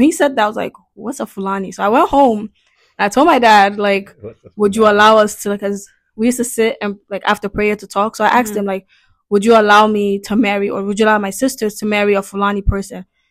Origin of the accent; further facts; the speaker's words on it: Ghana; Yeah, but I grew up in Ghana. I have never been to Mali, so I can't really say I'm from Mali.